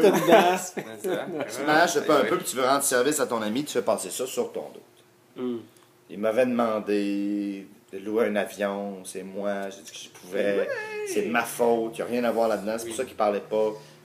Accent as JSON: {"language": "French", "town": "Montreal", "region": "Quebec", "country": "Canada", "tie": "born there", "said": "Je suis né à Montréal, mais on habitait à Montréal ensemble."}